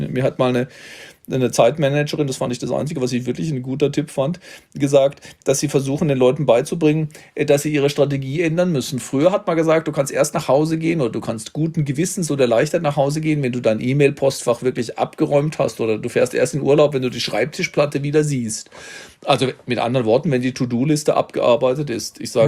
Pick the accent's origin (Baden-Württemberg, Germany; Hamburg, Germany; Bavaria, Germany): Baden-Württemberg, Germany; weil in Baden-Württemberg, wo ich herkomme, gibt es Dreikönig sozusagen der Eckpunkt